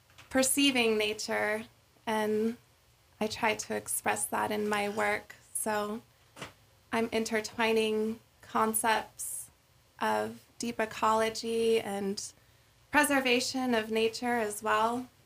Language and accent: English; Sandpoint, Idaho, United States; I was born and raised here in Sandpoint